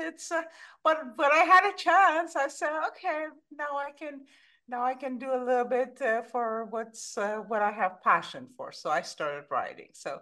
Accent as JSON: {"language": "English", "country": "Iran", "tie": "born or raised there", "second_language": "English", "moved": "yes", "said": "I grew up in Iran, and I always wanted to write, but writing in Iran, and same as here, if you want to stay an ethical and a good person, it's hard."}